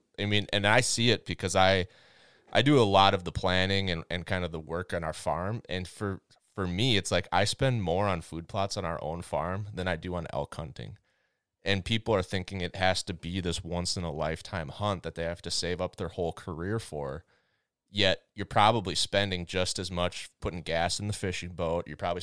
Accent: Minnesota, United States; So I grew up in Minnesota, you know this, my family has always been a strong outdoors family.

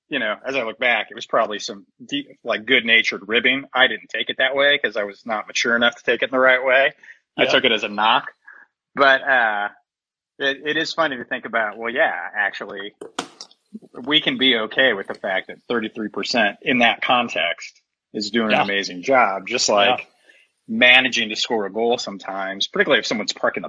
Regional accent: Indiana, United States; And I grew up in Indiana, which it was basketball and football, right?

